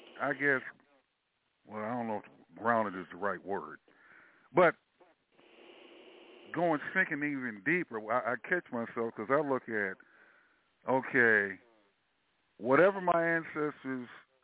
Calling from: Florida, United States; Yeah, L.A., Central Florida.

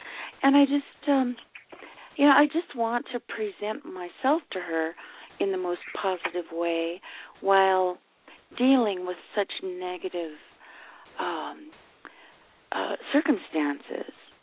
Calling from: Wyoming, United States

